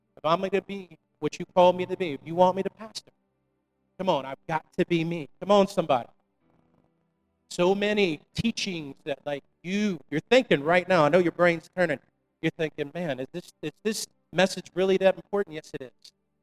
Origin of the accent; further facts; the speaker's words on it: Florida, United States; I grew up near the Hood in Florida. I had a nice house, grew up in a good family, but we weren't far from the track.